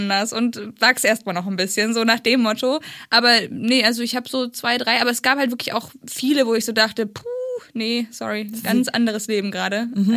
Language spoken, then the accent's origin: German; Thuringia, Germany; Ich komme aus Thüringen, das ist jetzt nicht super weit weg. Also es sind irgendwie so 2-3 Stunden.